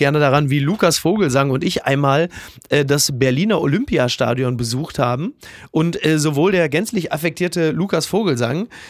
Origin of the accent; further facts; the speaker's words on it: England, United Kingdom; German is a second language; Also als Engländer, als Brite sagt man, ja.